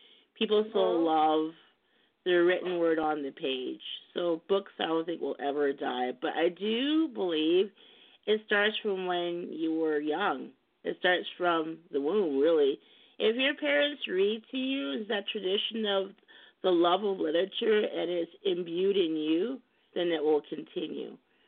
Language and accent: English; England, United Kingdom; It's a British way because I was born in England and raised here.